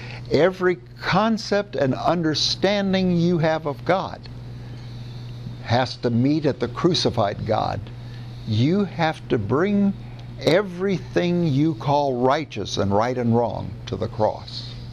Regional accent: Midwest, United States; Because I was raised in the Midwest, every time I use the word made right, I think of a loose hamburger.

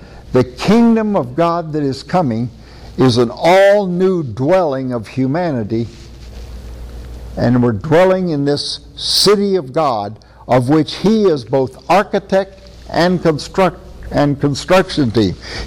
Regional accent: Iowa, United States; I lived for a while in a town of 10,000 back in the 1970s in the state of Iowa, my home state.

